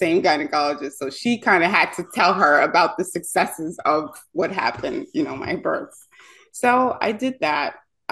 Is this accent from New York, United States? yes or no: yes; Bronx, New York, United States; I'm originally from Bronx, New York.